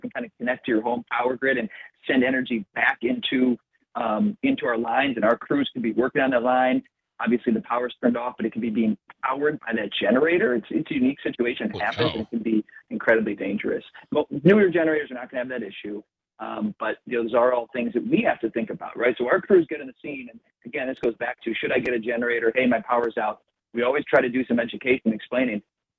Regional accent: Midwest, United States; And listen, I'm a Midwest guy. I've been born and raised in the Midwest my whole life, a short time for a job in California.

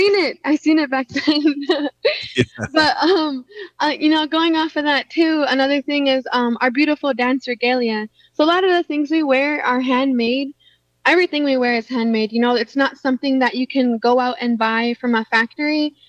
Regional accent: Lac du Flambeau, Wisconsin, United States; I'm Bear Clan from Lac de Flambeau, Wisconsin.

